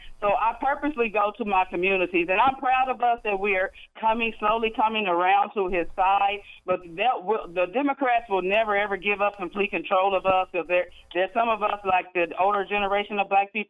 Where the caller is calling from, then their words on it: Nashville, Tennessee, United States; Well, I'm calling from Nashville, and, you know, we just came through a tornado, and now we have this.